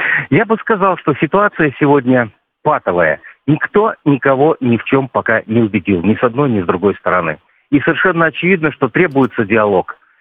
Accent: Belarus; Ну, мы, белорусы, мирные люди.

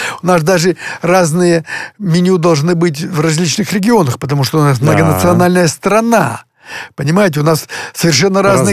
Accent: Donbas, Ukraine; Я сам из Донбасса, и знаю, что такое горнодобывающая промышленность.

